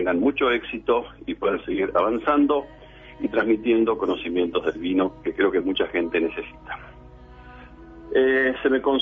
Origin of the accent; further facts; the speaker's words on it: Uruguay; así somos los uruguayos